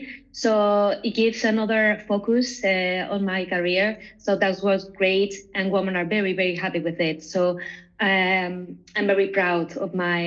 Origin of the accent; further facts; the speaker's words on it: Toledo, Castilla-La Mancha, Spain; now in Ibiza, Spain; I'm from Toledo. This is a little city next to Madrid, but I live in the island, but I work in both places, Madrid and Ibiza.